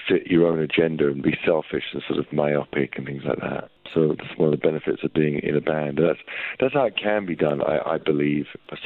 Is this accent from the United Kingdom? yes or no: yes; London, United Kingdom; growing up in where I grew up in North London